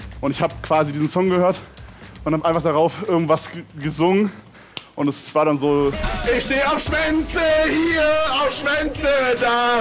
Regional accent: Brandenburg, Germany; Bei uns in Brandenburg geht man ab der 7. erst aufs Gymnasium.

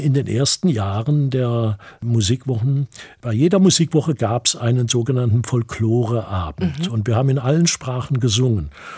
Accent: Staufen, Baden-Württemberg, Germany; Ich komme ja aus Staufen und bin dort aufgewachsen und lebe jetzt auch wieder dort

